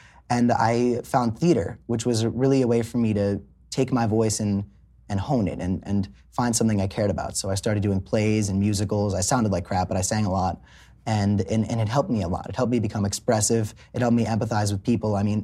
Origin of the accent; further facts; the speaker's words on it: Florida, United States; So I was born in Hollywood, but Hollywood, Florida. I grew up in South Florida.